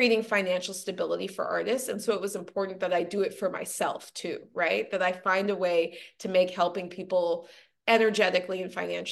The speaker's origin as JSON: {"language": "English", "region": "California", "country": "United States", "tie": "born there", "said": "So I was born just outside of Los Angeles."}